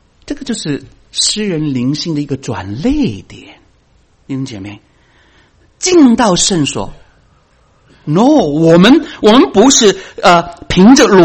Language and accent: Chinese; China; 我们中国人岂不是说吗，啊，如果没有报，时辰是没有到。